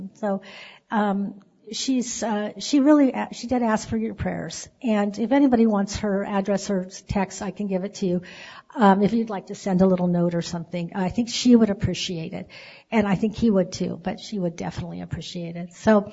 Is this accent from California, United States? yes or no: yes; Sacramento, California, United States; from Sacramento, and my husband, Jonathan.